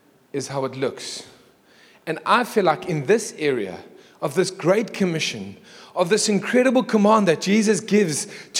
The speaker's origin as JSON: {"language": "English", "town": "Durban", "region": "KwaZulu-Natal", "country": "South Africa", "said": "I came from Durban, so there is no Afrikaans in me, as much as I wish there was. I love Afrikaans. I wish I was Afrikaans. Me and Eric are the same. We wish we were Afrikaans, but we are English."}